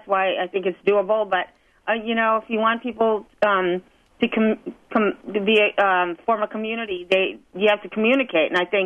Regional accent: Marquette, Michigan, United States; I just think, like in my hometown, I came back from a week ago, Marquette, Michigan. There's picnic tables everywhere, benches to sit on, bike racks everywhere.

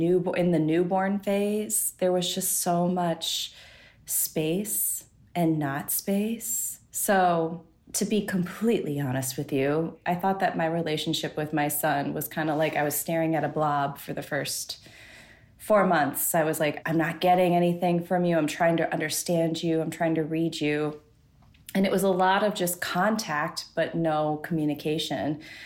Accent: Appleton, Wisconsin, United States; I definitely think it's there, for better or for worse. But I think with growing up here

